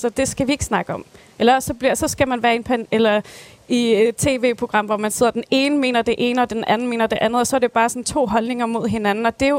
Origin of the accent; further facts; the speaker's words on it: Aarhus, Central Denmark Region, Denmark; born there; also born or lived in Greenland; jeg er født i Aarhus og har boet i Danmark og flyttet frem og tilbage i min barndom.